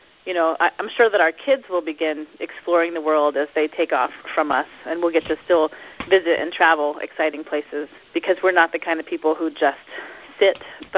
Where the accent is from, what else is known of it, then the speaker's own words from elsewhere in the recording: South Carolina, United States; born there; also born or lived in New York / Virginia / Pennsylvania; When I was born, I was born in South Carolina, but my dad was a pastor and shortly after that became a church planter. So I was 15 months old, I think, when we moved to upstate New York, and then we moved to Virginia and then Pennsylvania and then back down to South Carolina.